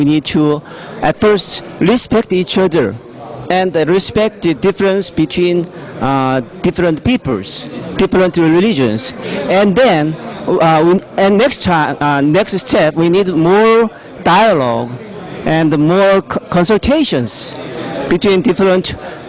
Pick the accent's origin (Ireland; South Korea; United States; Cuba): South Korea; English is a second language; I am come from South Korea. Right now, I work for the Ministry of Foreign Affairs of Korea.